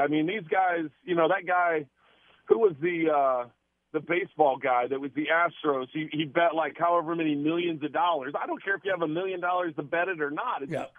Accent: St. Louis, Missouri, United States; that was a cool moment for me growing up in St. Louis, going back to St. Louis

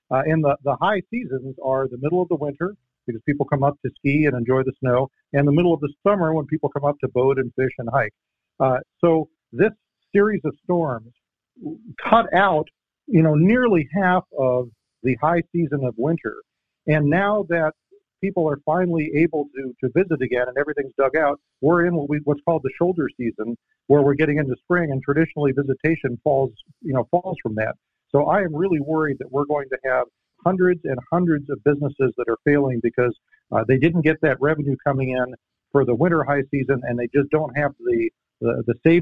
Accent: California, United States; I'll tell you, in my hometown, the electric provider just submitted a rate case with the California Public Utilities Commission to raise electric rates over 40 cents a kilowatt hour.

